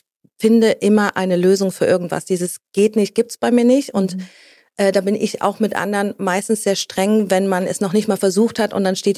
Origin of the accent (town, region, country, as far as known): eastern Germany, Germany; born or raised there